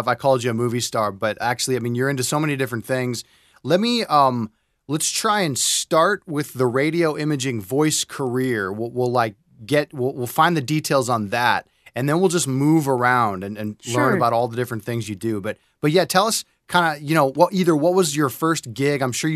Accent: El Segundo, California, United States; Well, I was going to say, I grew up in L.A. I grew up in El Segundo.

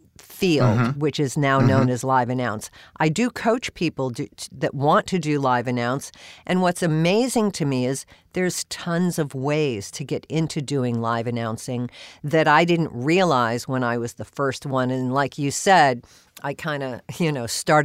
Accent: Florida, United States; moved away as an adult; now in Los Angeles, United States; when I moved to Los Angeles, I was a disc jockey and I came from South Florida.

